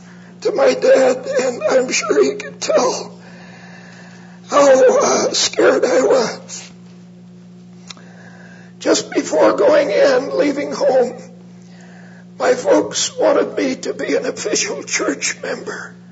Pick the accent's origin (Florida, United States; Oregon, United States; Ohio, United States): Oregon, United States; Salem; I was born in Salem. At that time, a town of about 20,000.